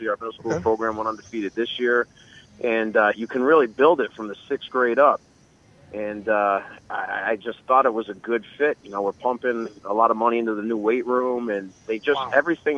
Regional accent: Syracuse, New York, United States; You know, I grew up in Syracuse, New York, and, you know, my dad was a college football coach

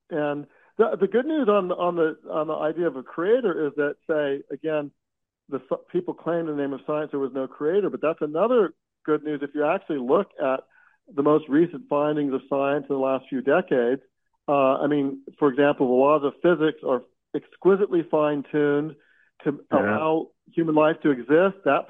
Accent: United States; we need to not just have a knee-jerk pride just because we're Americans.

